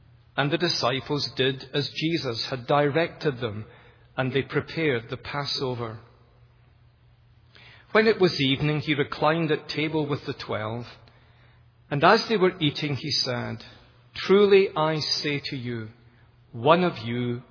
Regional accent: Glasgow, Scotland, United Kingdom; accent: educated Glasgow; I'm not from here, and the reason why I'm invited so often to the USA is just my accent, which, in case you're wondering, is educated Glasgow. Most people from Glasgow who've been educated speak like me, so there you go.

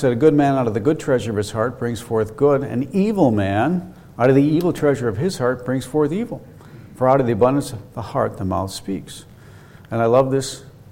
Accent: United States; You know, as an American, I personally value freedom a lot.

